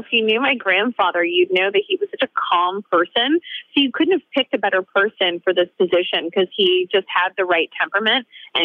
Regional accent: Dallas, Texas, United States; He's my fellow Texan because I grew up in Dallas.

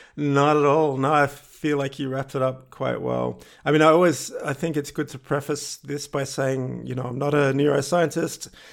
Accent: Australia; now in Vienna, Austria; I'm an Australian, but I live in Vienna in Austria, and relocated here last year, the year before.

